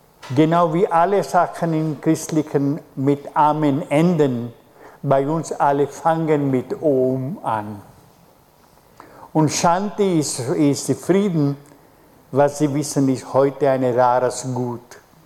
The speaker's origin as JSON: {"language": "German", "country": "India", "said": "Und natürlich, ich als Inder liebe die Inder."}